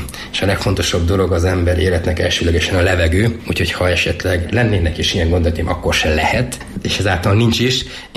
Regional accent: Bodrogkeresztúr, Borsod-Abaúj-Zemplén, Hungary; de mondtam, hogy nem, én itt születtem Bodrogkeresztúron, én nagyon szeretek felutazni Budapestre

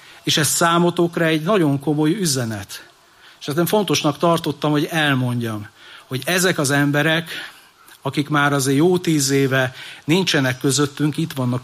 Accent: Northern Hungary, Hungary; Szülővárosomnak, ez egy észak-magyarországi iparváros

